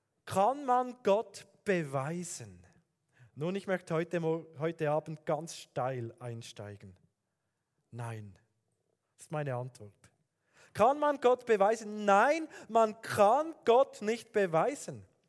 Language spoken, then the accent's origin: German; Fribourg, Switzerland; also born or lived in Basel; now in Aarau, Switzerland; Ich bin ja aufgewachsen im Kanton Fribourg, habe dann Berndeutsch gesprochen, dann im Kanton Basel studiert. Jetzt wohne ich in Aarau und meine Eltern sind Thurgauer